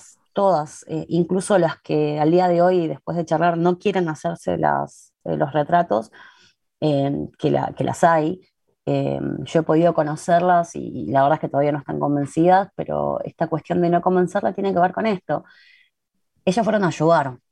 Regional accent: Río Gallegos, Santa Cruz, Argentina; Y yo soy de Gallegos, o sea, Gallegos, Río Gallegos, Santa Cruz, ¿no?

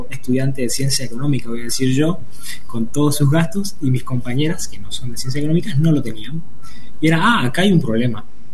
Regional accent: Corrientes, Argentina; somos de Corrientes Capital, aviso, los 4.

